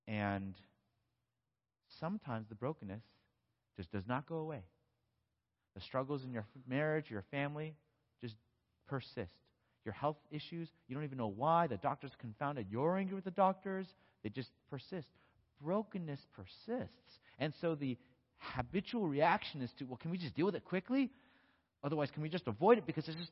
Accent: California, United States; And I go, you know I'm from California, right?

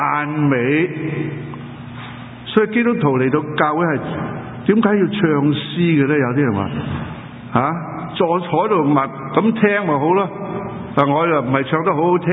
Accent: Guangdong, China; 我哋广东人有鹰吓

